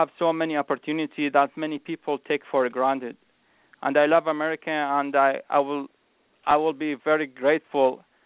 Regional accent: Iraq; now in United States; I was born and raised in Iraq, and I always had a dream to join the military.

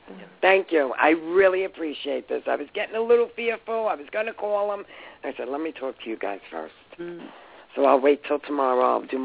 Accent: New York City, New York, United States; where I grew up in the Bronx, I grew up on the west side by, you might know it, by Kingsbridge Avenue and Bailey Avenue, St. John's Parish.

